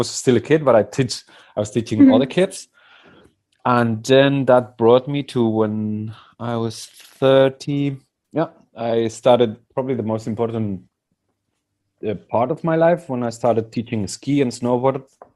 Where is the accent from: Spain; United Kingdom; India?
Spain; Basque Country; born there; English is a second language; So I was born in the Basque Country 42 years ago in 1978.